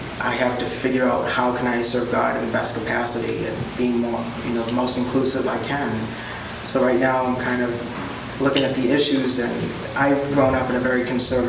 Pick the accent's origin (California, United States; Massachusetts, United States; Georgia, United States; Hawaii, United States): Massachusetts, United States; I'm from Massachusetts.